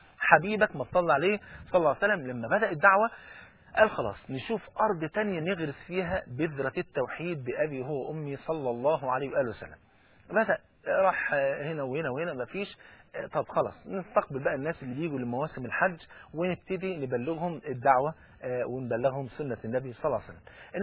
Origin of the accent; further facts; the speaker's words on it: Egypt; وزي ما بيقولوا المثل عندنا في مصر